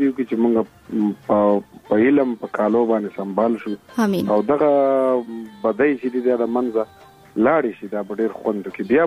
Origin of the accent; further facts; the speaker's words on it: Khyber Pakhtunkhwa, Pakistan; مونږ خو په سوات کې په یو کلي کې اوسو